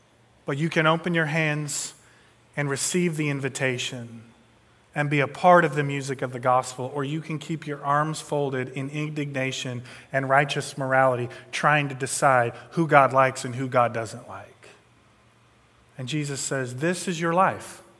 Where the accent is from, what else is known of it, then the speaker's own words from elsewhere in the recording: Detroit, Michigan, United States; Growing up in Detroit, we sang, your Ford will let you down, right?